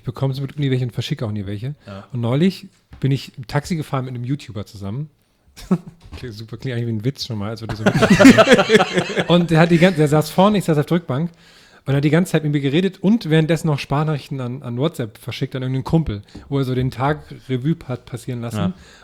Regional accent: East Germany, Germany; Aber ich bin ja Ossi

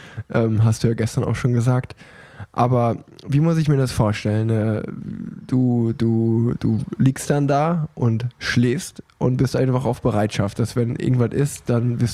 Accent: Hanover, Lower Saxony, Germany; Ich komme aus Hannover.

